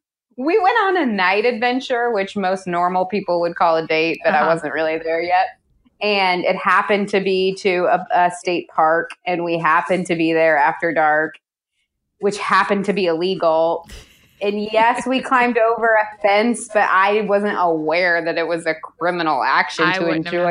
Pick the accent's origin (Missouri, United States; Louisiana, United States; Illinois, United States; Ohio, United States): Missouri, United States; also born or lived in East Africa; now in Portland, United States; I grew up in Missouri and lived there for a while. And then I moved to East Africa and I was there for a while.